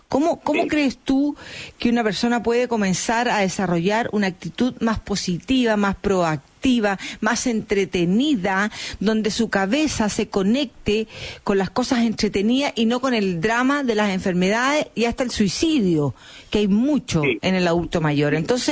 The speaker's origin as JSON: {"language": "Spanish", "country": "Chile", "said": "Somos fatalistas los chilenos."}